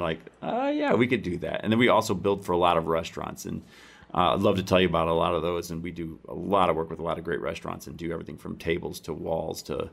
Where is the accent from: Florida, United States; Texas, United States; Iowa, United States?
Iowa, United States; born or raised there